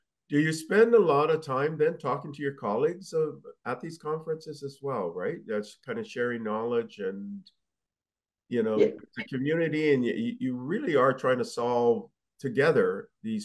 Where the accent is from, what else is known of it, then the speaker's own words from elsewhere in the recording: Canada; I mean, I'm from Canada, and the Canadian government has something called the Deep Tech Fund.